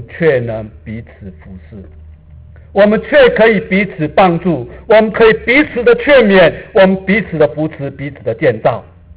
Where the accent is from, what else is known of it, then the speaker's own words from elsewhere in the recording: China; 我们中国人就是想啊，这些我都懂，但是我们做出来却又是另外一回事。